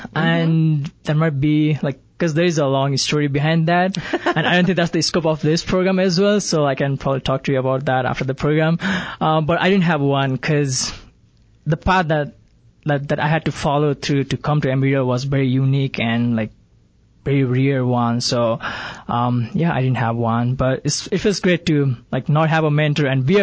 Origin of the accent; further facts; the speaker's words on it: Nepal; English is a second language; moved away as an adult; I'm originally from Nepal, the central part of the country, and obviously not close to mountains. It's in the southern part, and like it's pretty hot, as in Phoenix, and no mountains, but you can still see mountains.